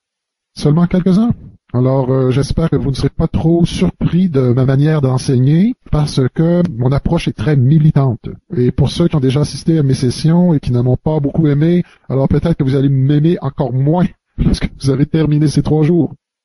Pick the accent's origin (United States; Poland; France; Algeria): United States; Texas; je viens du Texas. Lorsque je ne suis pas sur la route en train de donner des enseignements, alors je suis aussi pasteur d'une église au Texas.